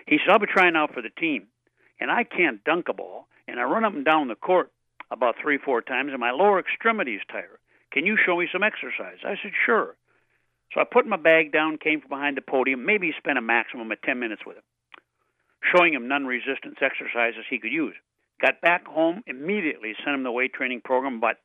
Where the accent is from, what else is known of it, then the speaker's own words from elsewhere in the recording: North Dakota, United States; I grew up in poverty in North Dakota, so in the summer I had to get a job since I was 10 years of age.